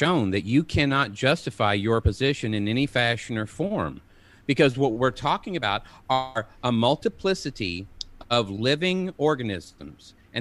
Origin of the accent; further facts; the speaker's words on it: Kentucky, United States; I'm from Eastern